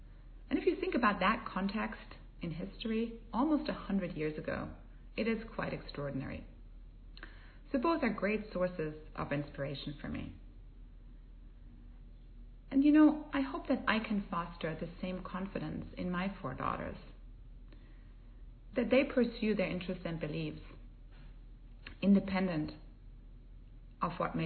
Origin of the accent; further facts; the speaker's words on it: Germany; I grew up in Germany, and every year there would be a board game that critics would vote as the game of the year.